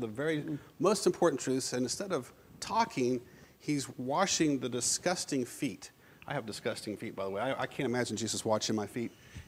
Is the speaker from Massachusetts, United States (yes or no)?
no; Florida, United States; I remember when I first came to the state of Alabama, I was born and raised in Florida, and I remember the first time I came to Alabama